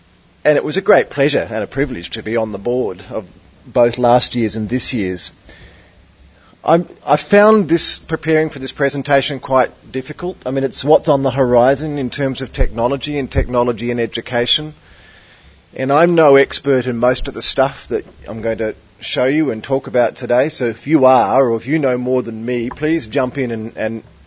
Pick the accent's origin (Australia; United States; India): Australia; Adelaide, South Australia; I come from Adelaide